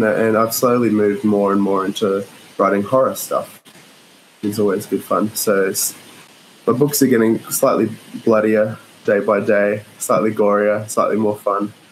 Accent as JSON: {"language": "English", "country": "Australia", "said": "As you might tell from the accent, I'm from Australia. Currently back in Australia."}